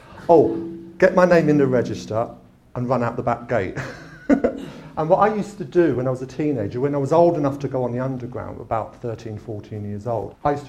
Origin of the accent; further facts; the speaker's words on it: Peckham, London, United Kingdom; And so my sister and I were born in Peckham, and that's where I was raised.